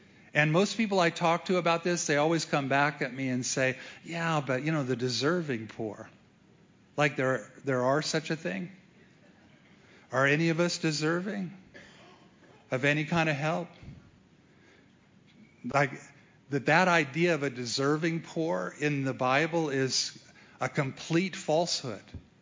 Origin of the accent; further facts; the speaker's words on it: Missouri, United States; but I am from Missouri, and in Missouri we say even a blind squirrel finds an acorn occasionally.